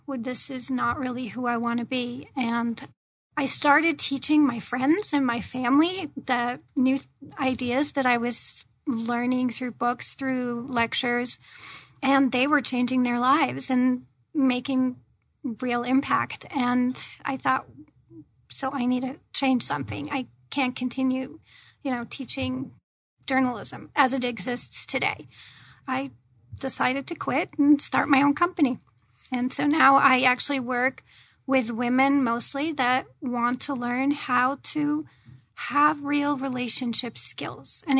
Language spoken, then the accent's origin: English; Switzerland; also born or lived in California / Rhode Island / Illinois; now in United States; I grew up in Switzerland.